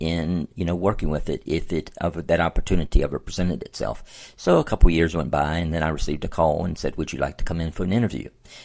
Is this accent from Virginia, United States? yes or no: yes; Virginia, United States; at that time I was living in my home state of Virginia